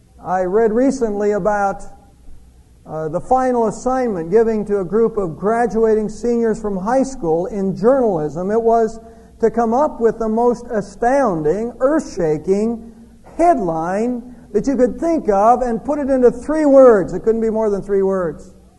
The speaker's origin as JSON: {"language": "English", "town": "Savannah", "region": "Georgia", "country": "United States", "tie": "born or raised there", "said": "my childhood in this small Baptist church where I was raised up in Savannah."}